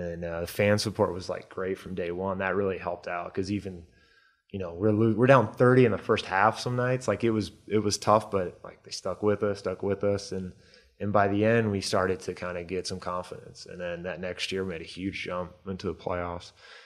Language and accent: English; Midwest, United States; I'm from the Midwest and played in Oklahoma.